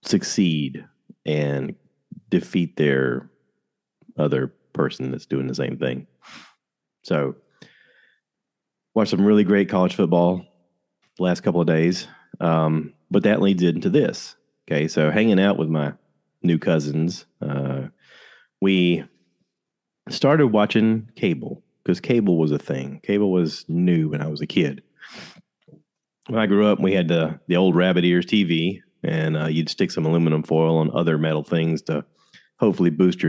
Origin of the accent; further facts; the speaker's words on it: Georgia, United States; also born or lived in South Carolina; I am originally from Georgia and have been living in South Carolina for most of my life.